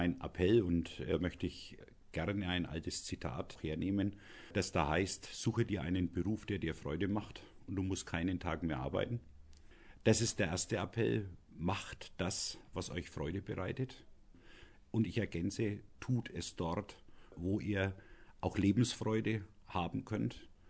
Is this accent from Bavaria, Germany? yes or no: yes; Kulmbach, Bavaria, Germany; born there; Ich bin in Kulmbach geboren. Ich habe hier zunächst meine Ausbildung gemacht, habe dann in Bayreuth studiert